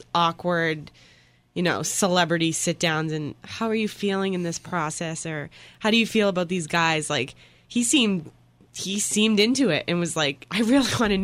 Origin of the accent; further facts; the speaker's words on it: Boston, Massachusetts, United States; And not just saying because I'm from Boston, but...